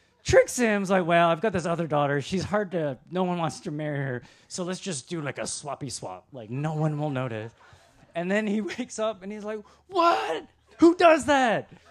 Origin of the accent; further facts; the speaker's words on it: Austin, Texas, United States; When I travel, and people hear I'm from Austin, they in the last couple of years, they ask about one restaurant.